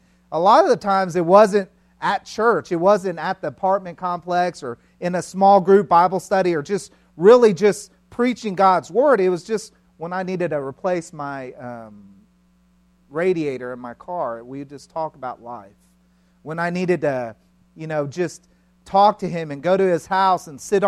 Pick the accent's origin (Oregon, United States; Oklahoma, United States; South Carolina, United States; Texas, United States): Texas, United States; Houston; And it was on that mission trip, even though I'm from Houston, and my dream was always to go to University of Texas.